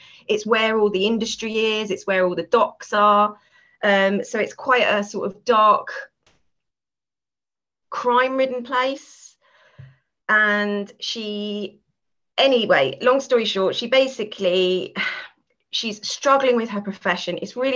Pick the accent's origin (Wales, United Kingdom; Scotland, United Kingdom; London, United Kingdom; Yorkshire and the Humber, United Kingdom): London, United Kingdom; moved away as an adult; now in Southampton, United Kingdom; I come from London originally, but about 16 years ago now, moved down because of work to Southampton.